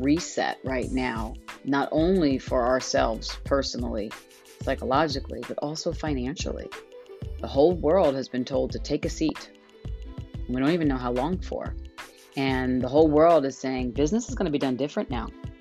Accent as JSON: {"language": "English", "region": "New York", "country": "United States", "tie": "born or raised there", "said": "And I grew up in New York"}